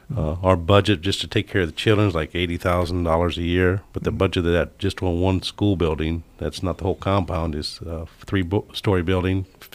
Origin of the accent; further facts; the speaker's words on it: Iowa, United States; I grew up in Iowa.